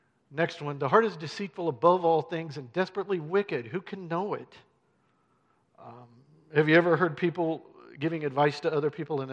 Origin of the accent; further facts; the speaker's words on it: Terre Haute, Indiana, United States; I was born and raised in Terre Haute, Indiana, right in the middle of the country. And it's called the Crossroads of America for a reason.